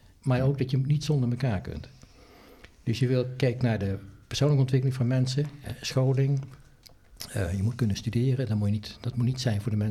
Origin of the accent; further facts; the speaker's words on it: Nijmegen, Gelderland, Netherlands; moved away as an adult; also born or lived in Central America / Southern Africa; geboren en getogen in Nijmegen. Dat is misschien nog wel een beetje te horen. Daarna een tijd in Wageningen gezeten, gestudeerd en van daar naar het buitenland vertrokken.